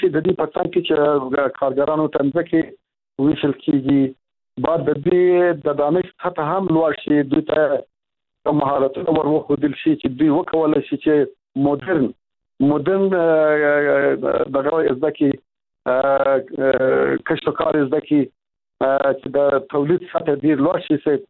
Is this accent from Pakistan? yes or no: no; Afghanistan; زه خو په دې هیواد کې لوی شوی یم چې د ژوند په افغانستان کې تیر کړی دی